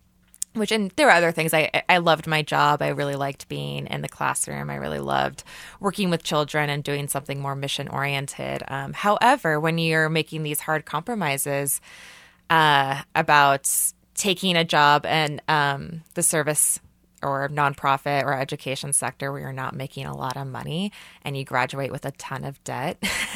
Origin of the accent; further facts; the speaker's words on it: Kansas City, Missouri, United States; So I guess I am a true millennial in the sense that I went out of state for college. I grew up here in Kansas City.